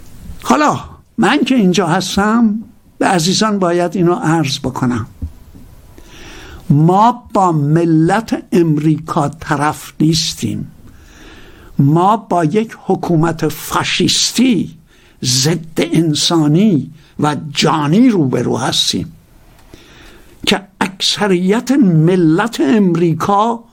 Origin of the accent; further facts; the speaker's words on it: Iran; همینجوری از من پرسید چهره منی که دید اهل کجایی، گفتم اهل ایران